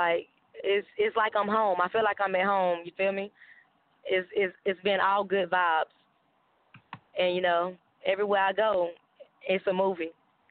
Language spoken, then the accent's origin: English; Greensboro, North Carolina, United States; You know, I'm going to end it in my hometown, North Carolina, Greensboro.